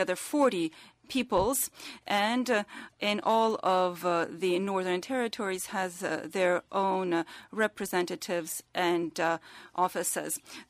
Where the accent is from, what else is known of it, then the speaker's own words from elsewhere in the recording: Russian Far East, Russia; English is a second language; I come from the Udige Nation. The peoples of Udige live in the far east of the Russian Federation. My people make up a little bit over 1,600 people.